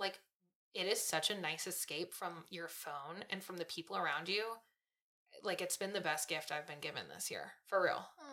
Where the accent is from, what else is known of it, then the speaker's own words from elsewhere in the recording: California, United States; moved away; I'm from California, and I moved here, and they both feel very much like home.